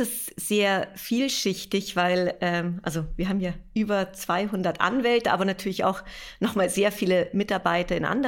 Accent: Munich, Bavaria, Germany; Ich bin ja ursprünglich aus München

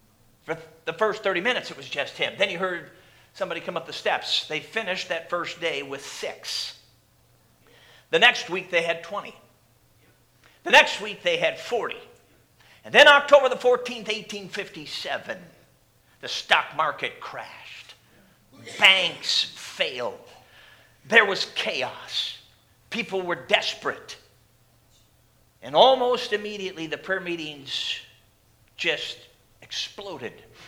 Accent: Chicago, Illinois, United States; Chicago. I grew up in Chicago.

